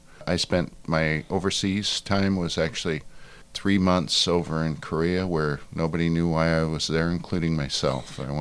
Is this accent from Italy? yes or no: yes; Italy; also born or lived in England / Canada / Seattle; now in Port Townsend, United States; No, actually I was bred in Italy and I was born in England.